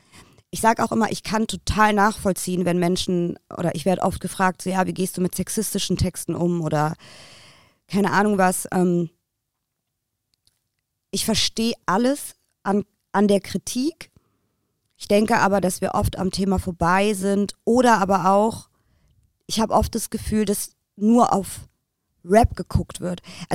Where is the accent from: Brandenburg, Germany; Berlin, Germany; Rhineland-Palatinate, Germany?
Berlin, Germany; Ich bin in Berlin-Kreuzberg aufgewachsen.